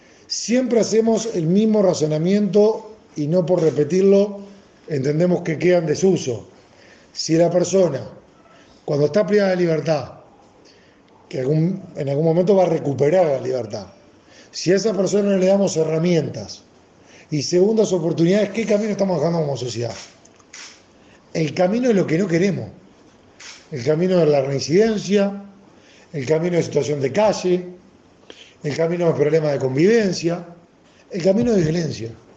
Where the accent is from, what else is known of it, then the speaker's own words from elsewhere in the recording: Uruguay; Y felicitamos y como uruguayos reconocemos el trabajo realizado.